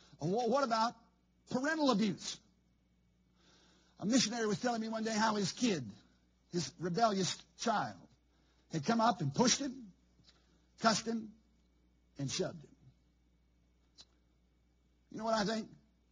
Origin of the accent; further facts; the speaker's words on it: Virginia, United States; I come from Charlotte County, Virginia. It's so rural, we don't have a stoplight in the whole county.